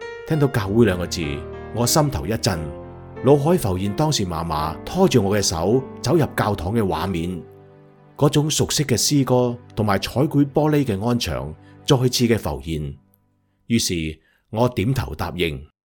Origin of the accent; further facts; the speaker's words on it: Kaohsiung, Taiwan; 我出生在台湾的高雄，一座依山傍海的港口城市，空气中总是带着咸咸的海味